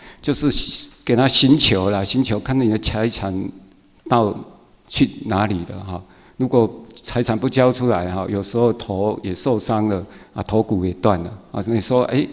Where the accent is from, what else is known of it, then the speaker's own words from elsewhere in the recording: Tainan, Taiwan; 我是南部人嘛